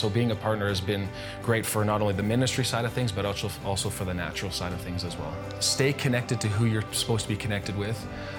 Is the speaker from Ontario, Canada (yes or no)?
no; Red Deer, Alberta, Canada; and I'm from Red Deer, Alberta, Canada.